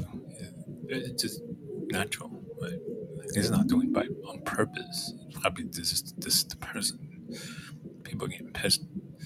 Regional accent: New Jersey, United States; North Jersey, like Bergen County, like where I grew up. Where you from, man? Where you from? I'm from Bergen County.

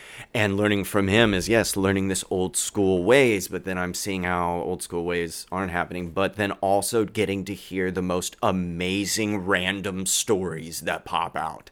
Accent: Palatine, Illinois, United States; also born or lived in Chicago; I was born in Chicago, but I was raised here. Okay. So I lived in Chicago till I was 8, and that's kind of where I formed all my magical suburban Illinois, you know, memories.

